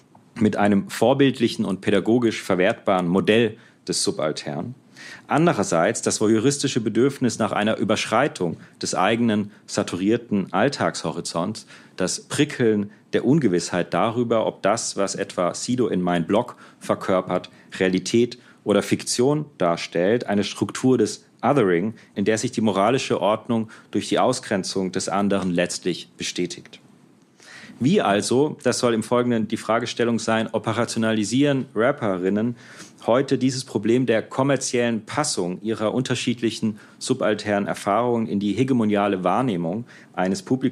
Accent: Heidelberg, Baden-Württemberg, Germany; Ich beginne mit einem kurzen Rückblick als Heidelberger, leider unvermeidlich

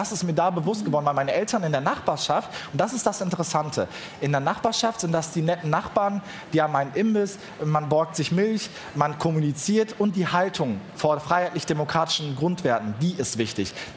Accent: Essen, North Rhine-Westphalia, Germany; Wenn man mich fragt, woher kommst du, sage ich jetzt Essen.

